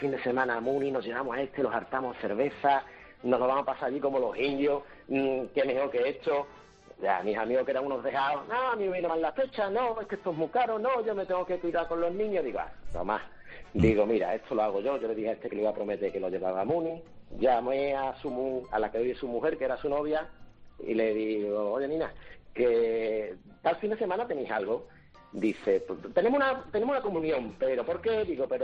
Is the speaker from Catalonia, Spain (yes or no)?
no; Écija, Andalusia, Spain; Cojo el coche, yo soy de Écija, voy, lo recojo.